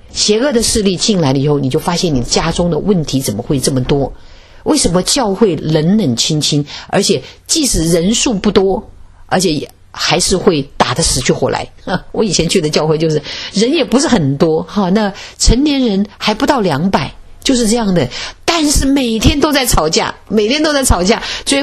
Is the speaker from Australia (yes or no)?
no; Wuhan, Hubei, China; 特别在武汉哈，我是武汉人哈